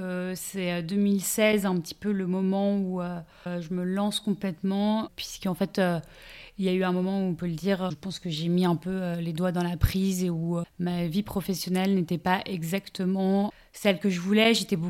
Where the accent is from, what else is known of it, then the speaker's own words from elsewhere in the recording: Paris, Île-de-France, France; Je suis née à Paris, même si je me sens en Corse, c'est des racines qui sont très importantes. Et j'ai évolué à Paris